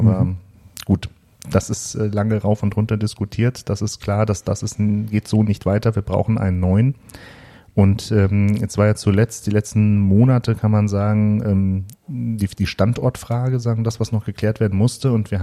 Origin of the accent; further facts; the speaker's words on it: Frankfurt, Hesse, Germany; ich bin ja ein gebürtiger Frankfurter. Ich habe was für Apfelwein übrig und auch für normalen Wein.